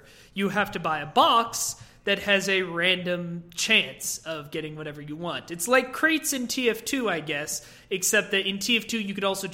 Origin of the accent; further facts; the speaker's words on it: Kansas City, United States; because I grew up in Kansas City, and Kansas City is the best place in the world to get beef.